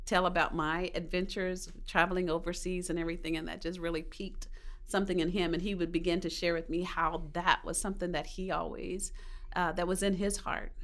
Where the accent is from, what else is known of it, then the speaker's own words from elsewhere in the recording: Kansas City, Kansas, United States; I'm from Kansas City, Kansas also.